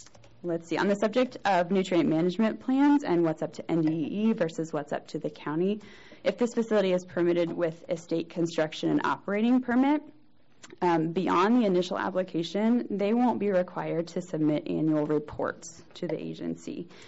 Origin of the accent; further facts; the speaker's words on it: Missouri, United States; I am from Missouri. I'm a farmer from North Missouri, so I made a little trek this morning.